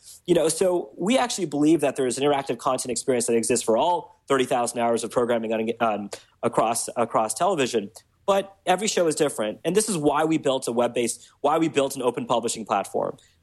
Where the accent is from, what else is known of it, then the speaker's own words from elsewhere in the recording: Chicago, Illinois, United States; born there; also born or lived in Saudi Arabia; I was born in Chicago, and lived in Saudi Arabia, where there's literally nothing to do.